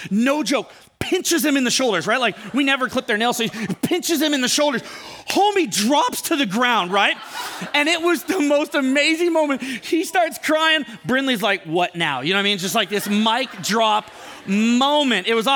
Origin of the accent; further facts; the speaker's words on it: Ventura, California, United States; I'm originally from Ventura. Do we have some Ventura people here?